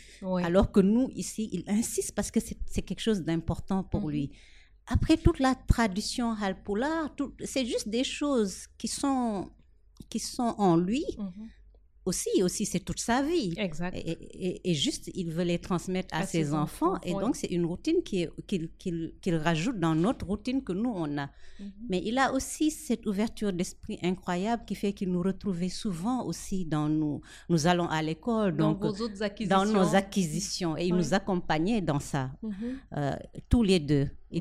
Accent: Dakar, Senegal; born there; Alors moi, je suis née à Dakar, c'est vrai, mais je dis toujours je suis née à Dakar, mais dans un village. Ma maison est un village parce que mes parents sont arrivés du village.

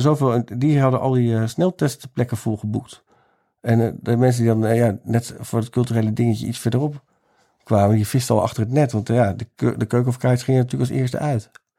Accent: Gelderland, Netherlands; Ik kom uit de Achterhoek waar gewoon een zandpad aan het einde van de weg lag.

